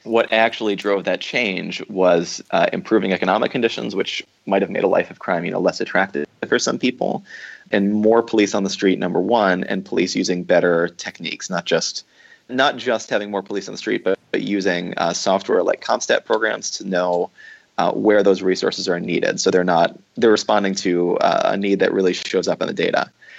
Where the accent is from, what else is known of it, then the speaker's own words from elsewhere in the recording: Georgia, United States; like my home state of Georgia.